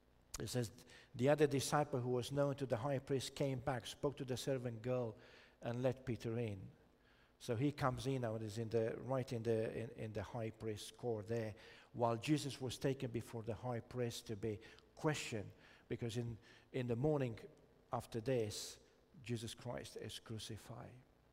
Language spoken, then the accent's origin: English; Romania; I grew up in Romania in a very kind of agricultural setting, and every summer I used to go to my relatives and look after sheep, cows, a lot of hens and cockerels around